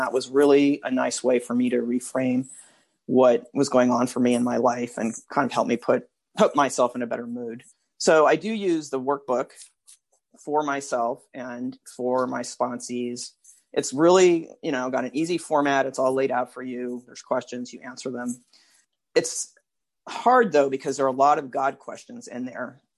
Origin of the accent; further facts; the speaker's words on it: California, United States; I'm from the San Francisco Bay Area